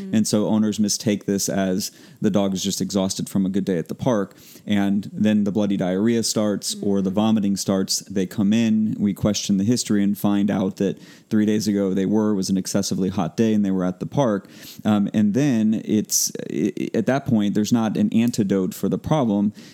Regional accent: Florida, United States; I did my internship up at University of Pennsylvania, and then I'm from Florida, so both places that get very hot

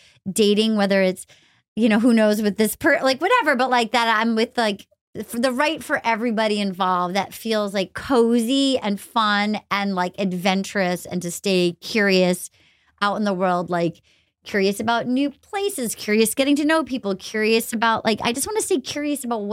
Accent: East Coast, United States; which has been really nice that this fall in New York, because I'm from the East Coast

